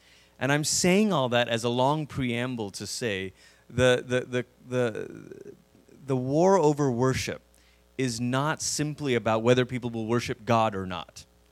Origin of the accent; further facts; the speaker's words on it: Malaysia; but I grew up in Malaysia, which, as I like to say, is about as far as you can go on the other side of the world before you start coming back